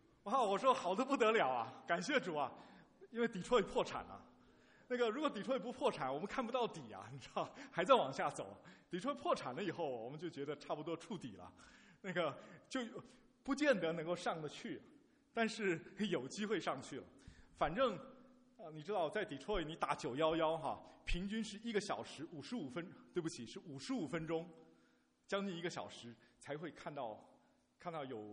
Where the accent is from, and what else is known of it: China